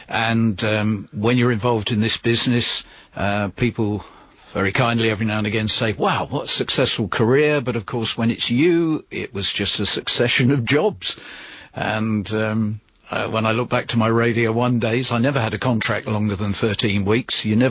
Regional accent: East of England, United Kingdom; when I was growing up in Essex in the 1960s, my parents, who were both teachers

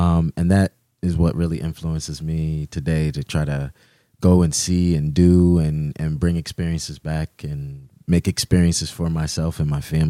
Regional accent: New Haven, Connecticut, United States; Moved around a little bit. Started out in the Hill, grew up in the Hill for most of my life.

